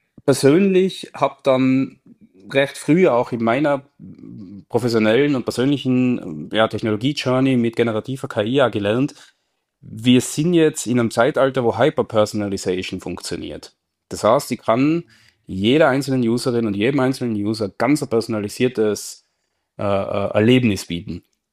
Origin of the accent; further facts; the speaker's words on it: Tyrol, Austria; Ich bin Tiroler, da kenne ich es noch viel mehr vielleicht als andere mit ihren Dialekten